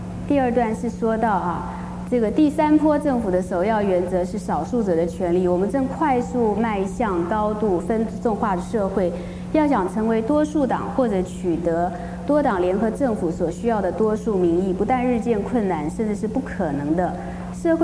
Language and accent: Chinese; Taiwan; 尤其是我是从台湾来的，我特别感受得到